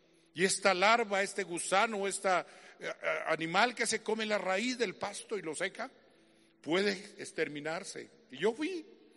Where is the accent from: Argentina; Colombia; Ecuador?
Colombia; Como los colombianos no estamos apretados ni influenciados